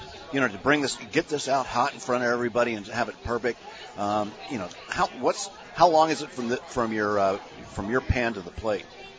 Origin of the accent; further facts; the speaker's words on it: Midwest, United States; I grew up in the Midwest